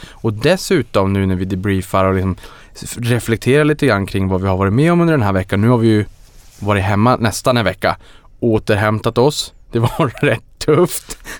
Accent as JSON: {"language": "Swedish", "town": "Boden", "region": "Norrbotten County", "country": "Sweden", "also_born_or_lived": "Houston, United States / Austin, United States / New York, United States", "said": "Och nu ska man ju komma ihåg att jag kommer från Boden."}